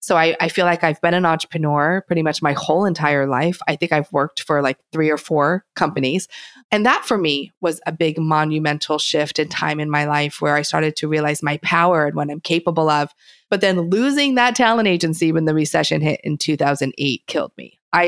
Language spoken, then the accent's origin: English; Portland, Oregon, United States; Growing up in Portland, Oregon, I have to share with you really quick. So it's rainy in Portland most of the time. There's pine trees.